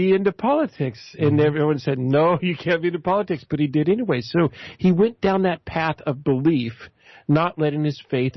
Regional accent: England, United Kingdom; Maybe that's because I'm English.

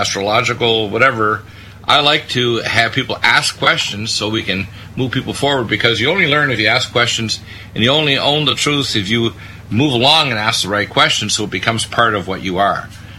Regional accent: Detroit, Michigan, United States; born there; also born or lived in Canada; I'm an American born in Detroit, but the first part of my career I lived in Canada.

